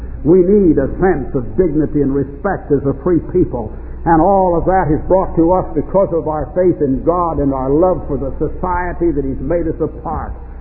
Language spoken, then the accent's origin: English; United States; And I'm not ashamed tonight to say that I am an American.